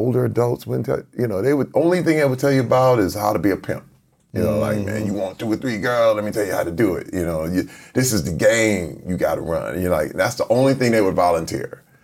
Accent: Flint, Michigan, United States; Growing up in Flint, Michigan, it was in the middle when the auto industry imploded. I was around 10 years old, and then the crack epidemic happened at the same time.

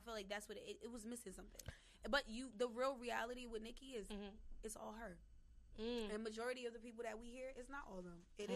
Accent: New York, United States; I guess because I'm from New York, you know, right now.

